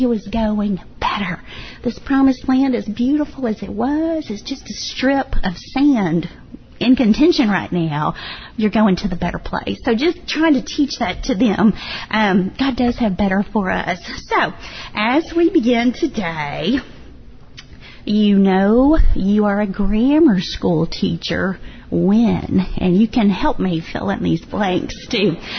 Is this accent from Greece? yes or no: no; Texas, United States; I'm like, I'm from Texas. You've got to remember, it's a Texas class.